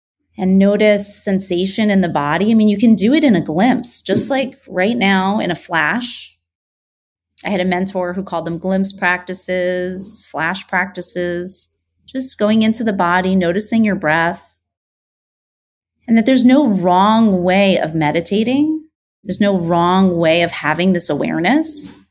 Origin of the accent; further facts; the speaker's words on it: New York, United States; now in Los Angeles, United States; So like I am a New Yorker. I live in Los Angeles now, but just being a born and raised New Yorker, my general walking pace is incredibly fast.